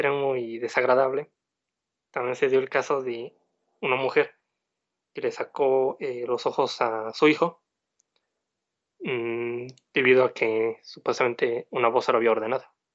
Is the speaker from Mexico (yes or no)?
yes; Mexico; El mexicano, o como mexicanos, vamos a seguir en esta misma tónica.